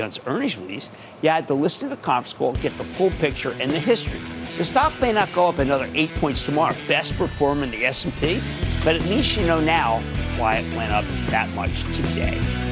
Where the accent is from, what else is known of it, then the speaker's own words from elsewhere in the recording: Philadelphia, Pennsylvania, United States; Don't want to get too excited because I'm from Philly and I don't want to get depressed.